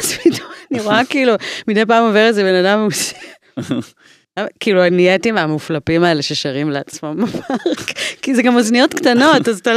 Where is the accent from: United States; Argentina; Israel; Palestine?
United States; וגם אני אמריקאית, וגם יצרתי בהתחלה באנגלית המון זמן.